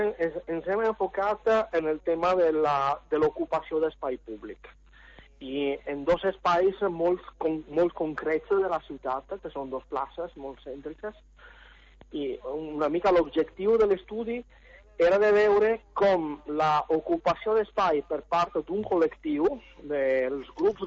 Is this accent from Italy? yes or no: yes; Venice, Veneto, Italy; Catalan is a second language; Jo soc de Venècia.